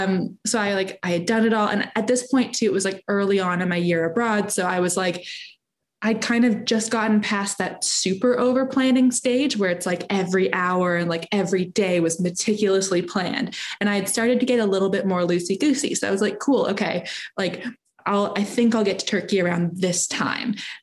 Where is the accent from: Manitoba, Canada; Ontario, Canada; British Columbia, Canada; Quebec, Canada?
Ontario, Canada; Toronto; We're like, we're from Toronto.